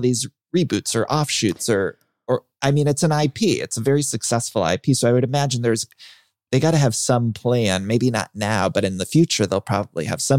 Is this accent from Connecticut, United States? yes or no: no; Ohio, United States; Yeah, no, I grew up in Ohio and yeah, you're totally right.